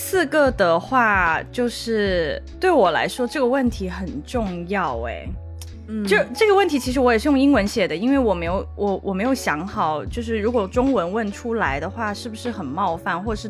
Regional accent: Shenzhen, Guangdong, China; 我就说我是深圳人嘛

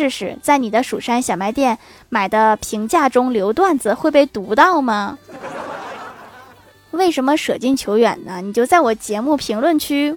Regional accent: Northeast China, China; 作为东北人，我只吃甜粽。

